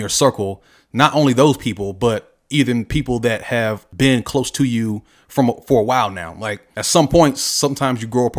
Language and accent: English; Raleigh, North Carolina, United States; I'm from Raleigh. I grew up in Franklin County in North Carolina.